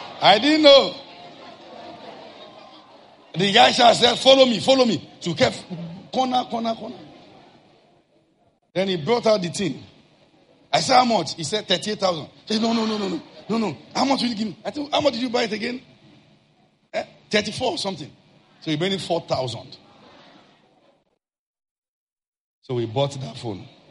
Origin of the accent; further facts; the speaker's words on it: Ile-Ife, Osun, Nigeria; Me, that I knew how I came from Ilefe.